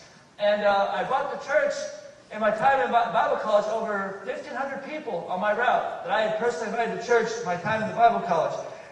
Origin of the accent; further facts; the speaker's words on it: Chicago, Illinois, United States; born there; I was born in Chicago, as I mentioned briefly in my introduction.